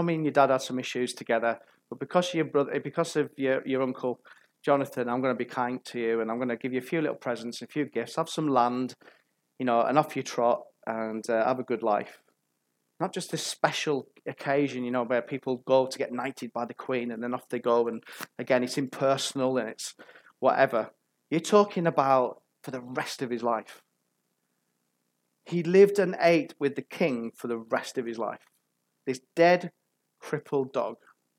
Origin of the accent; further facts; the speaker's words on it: North West England, United Kingdom; I'm an American Cumbrian guy, anything for free. I'm a northerner, for goodness sake.